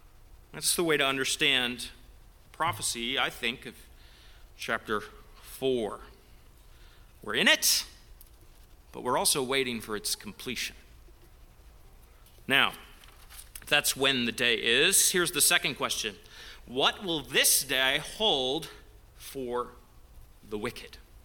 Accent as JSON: {"language": "English", "region": "British Columbia", "country": "Canada", "tie": "born or raised there", "lives_now": "United States", "said": "I grew up in British Columbia, here in California."}